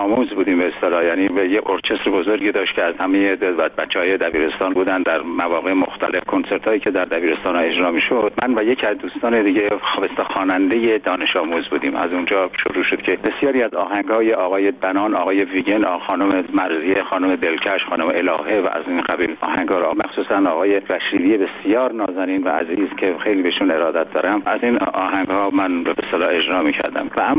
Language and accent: Persian; Isfahan, Iran; مکتب، کودکستان، دبستان، دبیرستان و دانشگاه رو در اصفهان تمام کردم. عزیز بگو اصفهانی نیستم؟